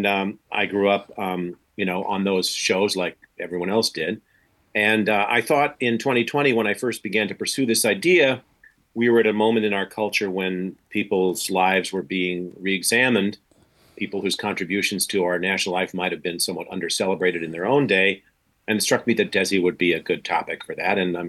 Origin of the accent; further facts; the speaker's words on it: Macomb, Illinois, United States; Well, I grew up in Macomb, Illinois, about 150 miles straight west of Indianapolis, a farm town where my family had lived for more than 150 years in the same county.